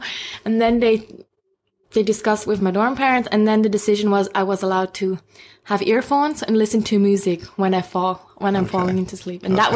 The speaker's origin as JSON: {"language": "English", "country": "Philippines", "tie": "born or raised there", "lives_now": "Switzerland", "said": "afterwards, we grew up in the cities, quite big cities, but really poor."}